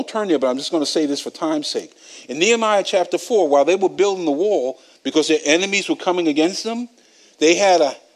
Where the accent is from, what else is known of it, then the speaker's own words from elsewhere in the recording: Bronx, New York, United States; because I'm from the Bronx, right?